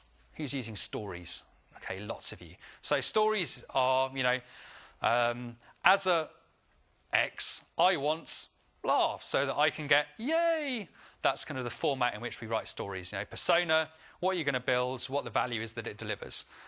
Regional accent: South West England, United Kingdom; I come from the West Country in England, where we actually speak like that.

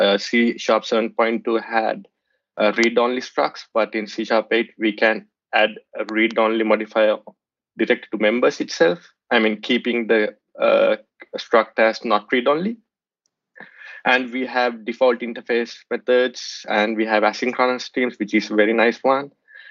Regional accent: Sri Lanka; now in Auckland, New Zealand; I'm coming in from Auckland, New Zealand. So I'm originally from Sri Lanka

